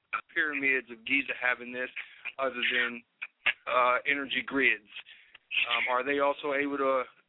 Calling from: California, United States; I'm calling from California.

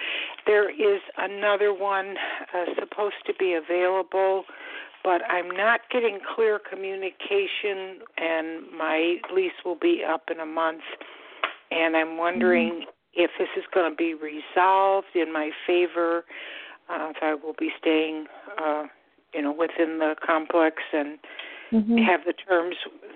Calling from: Florida, United States; I'm calling from Florida.

